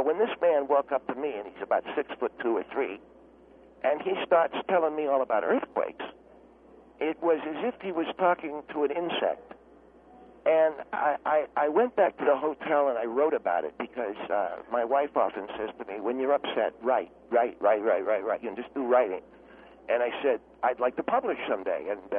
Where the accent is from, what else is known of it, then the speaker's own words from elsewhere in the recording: California, United States; because he was from Alaska and I came from California.